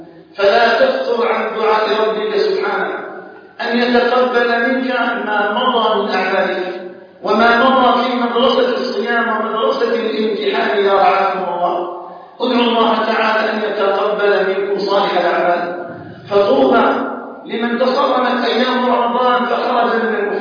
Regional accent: Algeria; بلدنا الجزائر

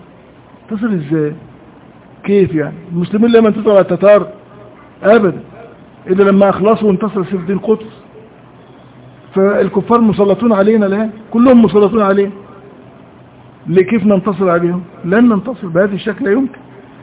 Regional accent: Egypt; احد المشايخ عندنا في مصر رأى رؤية طويلة جدا

